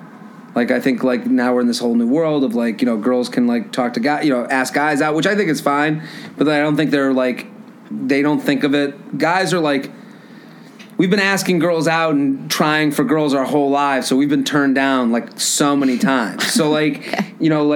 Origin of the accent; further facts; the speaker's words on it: Massachusetts, United States; I'm from outside of Boston. I'm 33.